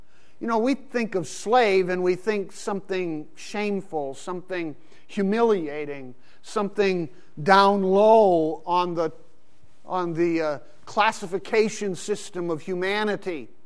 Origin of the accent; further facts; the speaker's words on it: Pakistan; I grew up in Pakistan. When we lived in Pakistan